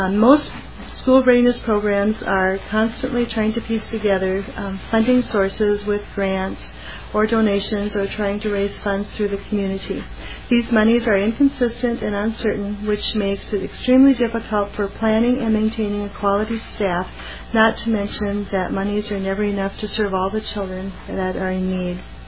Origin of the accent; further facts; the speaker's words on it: Bloomington, United States; I'm from Bloomington.